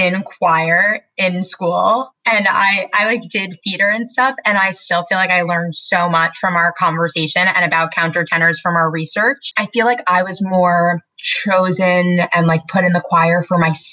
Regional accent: New York, United States; We're from New York, so we say soprano, I feel like. I don't know. That sounds like an accent thing

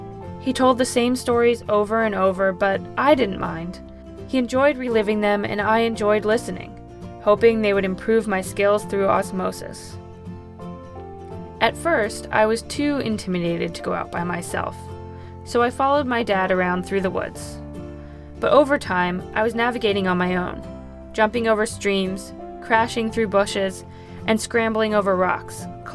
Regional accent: Pennsylvania, United States; Growing up outside Philadelphia, I spent summer days playing in the creek that ran by our house, making forts and climbing trees.

